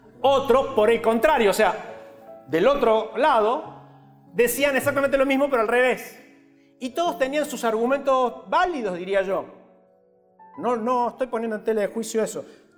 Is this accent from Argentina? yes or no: yes; Argentina; born there; Me hizo nacer en Argentina